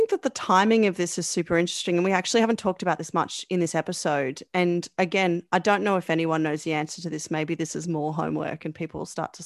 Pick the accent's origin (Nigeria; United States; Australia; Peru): Australia; Victoria; I mean, I'm from Victoria, so when we look at what happened here in particular last year